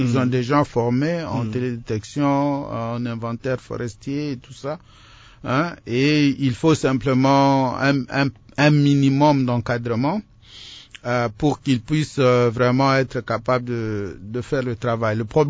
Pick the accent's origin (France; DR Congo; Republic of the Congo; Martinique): DR Congo; Nous sommes congolais. Nous sommes congolais. Nous sommes prêts à pouvoir travailler pour développer le Congo dans son ensemble.